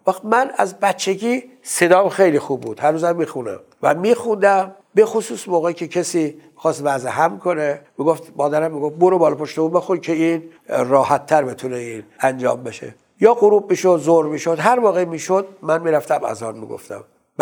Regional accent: Dowlatabad, Tehran Province, Iran; born there; من متولد 1121 24 خرداد در دهی در شهری به نام دولت آباد شاه سلطنه در خانواده‌ای به دنیا آمدم که از نظر اعتقادی تقریبا در تضاد بودند.

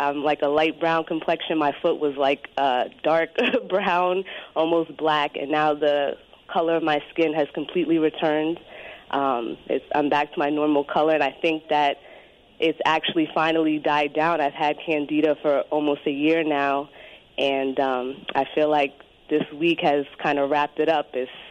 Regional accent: Bronx, New York, United States; I'm from New York, from the Bronx.

